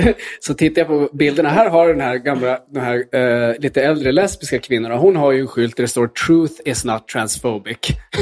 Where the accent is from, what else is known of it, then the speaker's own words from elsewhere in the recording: Luleå, Norrbotten County, Sweden; klottrade det på kyrkan där jag växte upp i Luleå